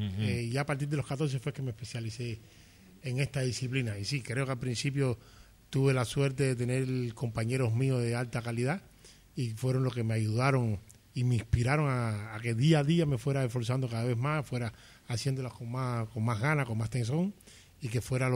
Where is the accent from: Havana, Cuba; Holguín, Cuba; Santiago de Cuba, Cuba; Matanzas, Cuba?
Matanzas, Cuba; Yo soy de Matanzas, de la provincia de Matanzas.